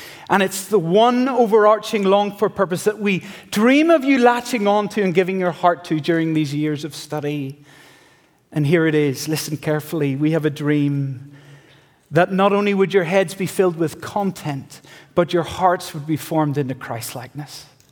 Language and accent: English; Northern Ireland, United Kingdom; moved away as an adult; now in United States; I'm not from West Texas. I've been practicing my y'all, but it just doesn't sound right. I'm from a wee country called Northern Ireland